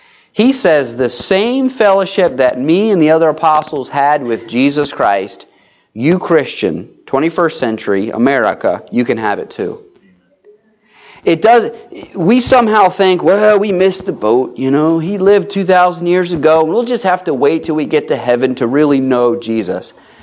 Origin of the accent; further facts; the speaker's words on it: New Jersey, United States; Now, I'm from South Jersey, and Philly is right just down the road.